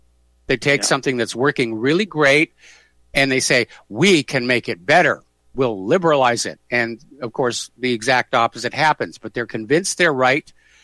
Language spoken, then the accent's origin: English; New Hampshire, United States; You know, I'm from New Hampshire myself.